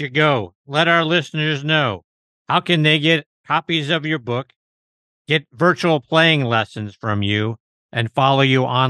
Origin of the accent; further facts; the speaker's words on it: Pittsburgh, Pennsylvania, United States; as you know, I'm from Pittsburgh. I'm a huge Steelers fan.